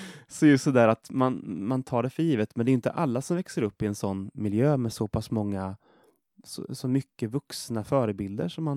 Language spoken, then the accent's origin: Swedish; Norrköping, Östergötland, Sweden; Alltså jag växte upp i Norrköping och där var det ju väldigt få som var kristna.